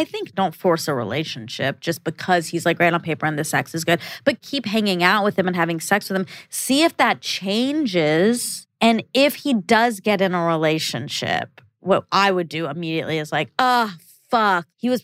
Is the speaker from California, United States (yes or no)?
yes; California, United States; next month, we're going on a trip to my hometown in California. I'm really excited to show them where I come from, introduce them to my friends back home